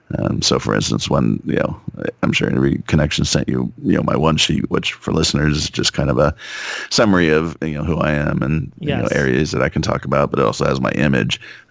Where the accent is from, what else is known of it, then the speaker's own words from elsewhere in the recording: San Diego, California, United States; I went through, the harsh childhood of growing up in San Diego, living by the beach for the first 16 years of my life or whatever.